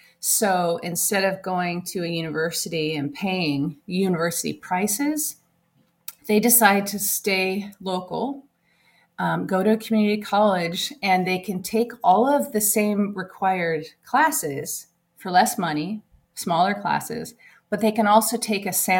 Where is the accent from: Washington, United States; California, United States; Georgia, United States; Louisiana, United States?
Washington, United States; Auburn; Auburn is my hometown.